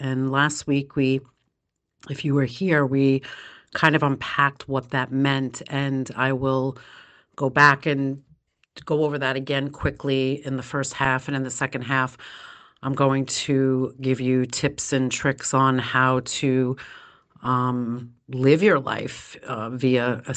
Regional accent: Brooklyn, New York, United States; now in Long Island, United States; Yes, I am from Long Island. Originally from Brooklyn, but I've been residing in Long Island for a very long time.

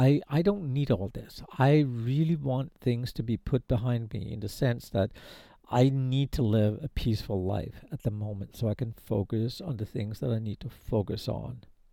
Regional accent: Denmark; I am a Dane. I go … That's who I am. Okay. So I came from the Nordics. I have that Nordic background.

